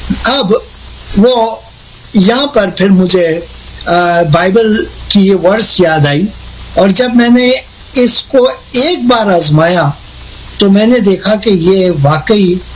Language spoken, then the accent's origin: Urdu; Pakistan; میں جب چھوٹا تھا پاکستان میں ہم کو یہ بتایا جاتا تھا